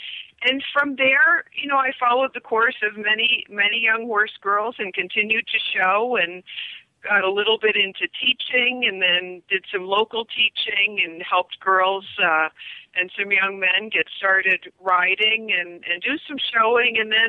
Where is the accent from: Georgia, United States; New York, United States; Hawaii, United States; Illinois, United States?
New York, United States; Brunswick; I grew up in Troy, New York, in the town of Brunswick, a nice country farm, family farm for many years.